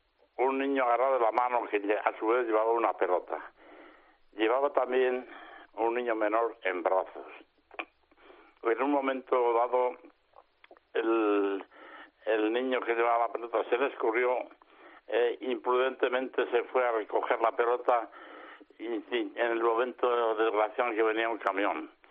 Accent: Eibar, Basque Country, Spain; nosotros somos de Eibar, teníamos la central en Eibar y habíamos puesto una sucursal en Azcoitia porque era el pueblo de mi madre

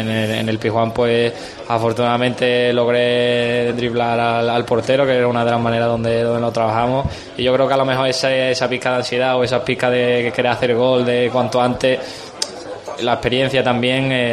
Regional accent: Cádiz, Andalusia, Spain; date cuenta que yo soy aquí de Cádiz

